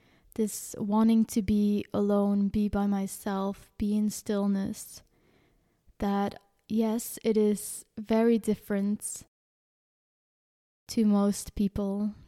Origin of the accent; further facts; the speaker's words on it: Belgium; I'm from Belgium